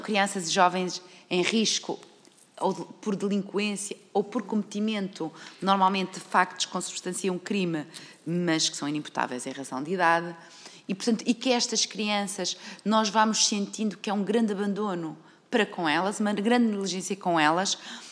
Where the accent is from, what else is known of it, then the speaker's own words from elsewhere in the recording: Arcos de Valdevez, Viana do Castelo, Portugal; eu sou de Arcos de Valdevez